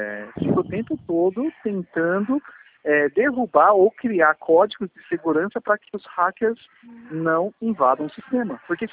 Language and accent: Portuguese; Jundiaí, São Paulo, Brazil; eu sou de Jundiaí